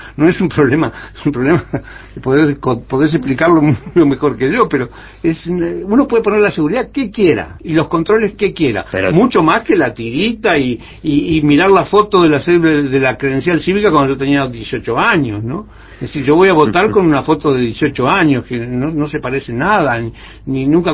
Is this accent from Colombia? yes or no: no; Italy; No, yo soy italiano, que es distinto.